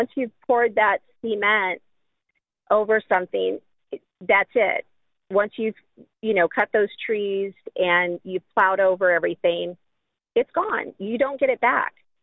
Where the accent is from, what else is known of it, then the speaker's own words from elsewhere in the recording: San Diego, California, United States; now in Tennessee, United States; I mean, I'm coming from San Diego and I'm in Tennessee, red Tennessee.